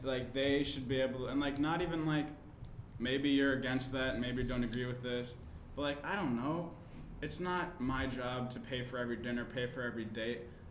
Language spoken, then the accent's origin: English; Minnesota, United States; By the way, if you guys didn't know, if you don't know me and …, we're from Minnesota.